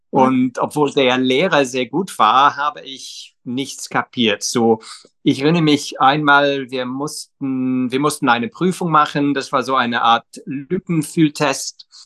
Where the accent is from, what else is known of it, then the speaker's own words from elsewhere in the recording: England, United Kingdom; now in London, United Kingdom; Ich bin in Nordengland groß geworden